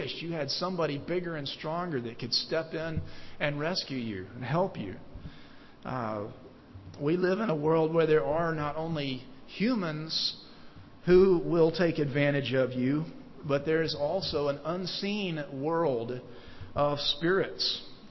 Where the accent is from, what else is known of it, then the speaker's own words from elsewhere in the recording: Birmingham, Alabama, United States; when I was a boy growing up in Birmingham, Alabama.